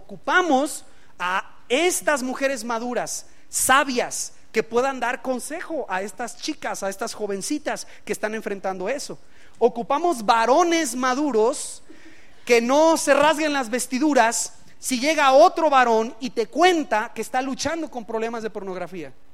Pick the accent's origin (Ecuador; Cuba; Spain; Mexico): Mexico; El punto aquí es que como mexicanos nos cuesta por la vergüenza.